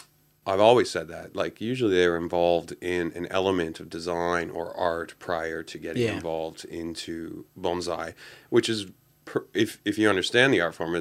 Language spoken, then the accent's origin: English; Canada; when we grew up, or when I grew up in Canada, riding a bike was just, you got on something and you rode a mode of transportation